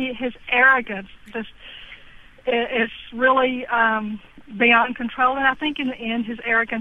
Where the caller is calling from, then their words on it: Galveston, Texas, United States; I'm calling from Galveston.